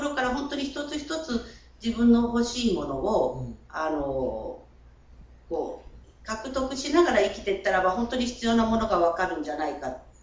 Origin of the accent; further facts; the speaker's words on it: Tokyo, Japan; その前はあの東京で生まれて育ったんです。で、あの夫もそうなんです。それあの私はあの実家がもう渋谷の駅から5分ぐらいのところで、もう全然緑もないし、